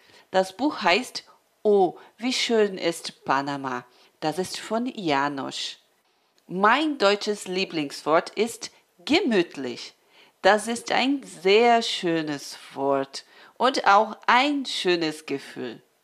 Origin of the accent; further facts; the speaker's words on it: São Paulo, Brazil; German is a second language; Ich komme aus Brasilien, aus São Paulo. Ich bin 1978 geboren.